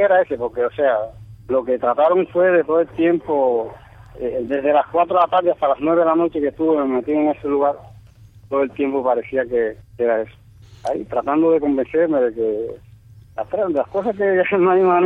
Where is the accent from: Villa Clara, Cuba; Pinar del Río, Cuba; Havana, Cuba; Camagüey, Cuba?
Villa Clara, Cuba; Santa Clara; deseando llegarme a mi tierra natal, 9 de la noche, lloviendo en Santa Clara